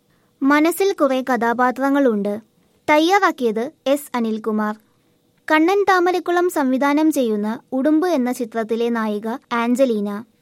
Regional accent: Thiruvananthapuram, Kerala, India; ഞാനും തിരുവനന്തപുരത്തുകാരിയാണ്. കോവളത്താണ് വീട്.

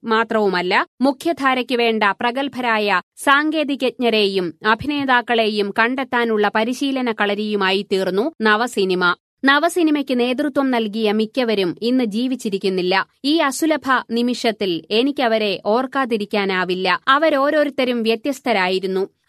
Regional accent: Koothuparamba, Kerala, India; ഞാൻ ജനിച്ചു വളർന്നത് പഴയ ബ്രിട്ടീഷ് മലബാറിലെ കൂത്തുപറമ്പ് എന്ന ചെറുപട്ടണത്തിലാണ്.

